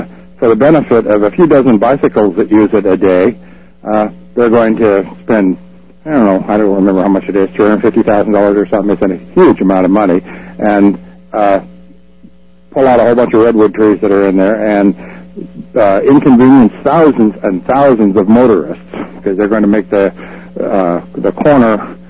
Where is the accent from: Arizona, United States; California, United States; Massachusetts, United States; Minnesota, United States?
California, United States; Santa Cruz; I'm from Santa Cruz, and I've noticed